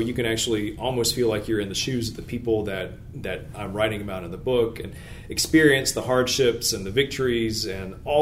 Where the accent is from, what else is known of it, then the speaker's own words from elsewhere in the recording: South Carolina, United States; Personally, you know, I grew up in South Carolina. I was part of the history growing up